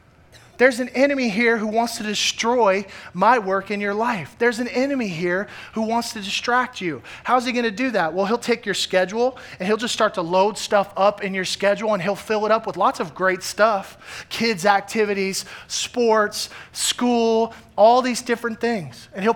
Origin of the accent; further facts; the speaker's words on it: the South, United States; I remember growing up in the South